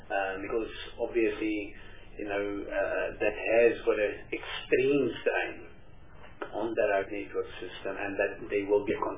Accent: Mogalakwena, Limpopo, South Africa; I am representing Limpopo, and more specifically, I'm from Mokgalakwena Local Municipality

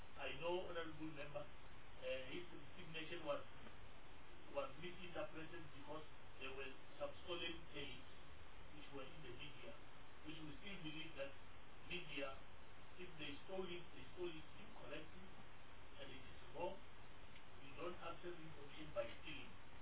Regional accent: Limpopo, South Africa; Limpopo, we have opened an office, not because I'm coming from Limpopo.

